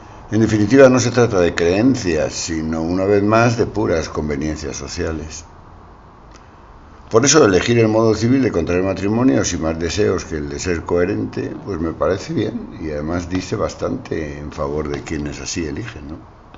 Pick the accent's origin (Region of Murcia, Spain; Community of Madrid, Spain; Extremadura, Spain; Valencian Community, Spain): Valencian Community, Spain; Alicante; also born or lived in Galicia; El fin de semana lo pasé en Alicante, en ciudad a la que llegué procedente de Galicia y con bastante disgusto interior, cuando yo contaba unos 8 años de edad.